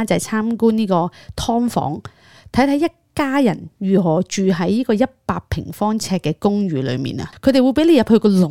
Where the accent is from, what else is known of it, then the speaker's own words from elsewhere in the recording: Hong Kong; 反而系我哋香港人要睇翻小红书啊嘛。